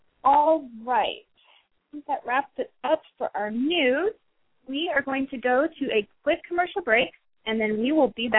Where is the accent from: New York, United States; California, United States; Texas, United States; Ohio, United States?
Texas, United States; Houston; It's cold for me, too. I'm from Houston